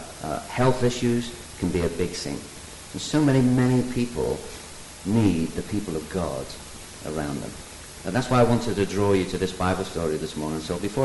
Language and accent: English; Liverpool, North West England, United Kingdom; because I'm from Liverpool and I'm tough